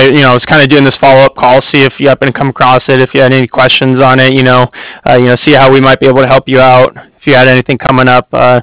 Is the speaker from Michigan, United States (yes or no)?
no; California, United States; I'm from the Bay Area myself, so.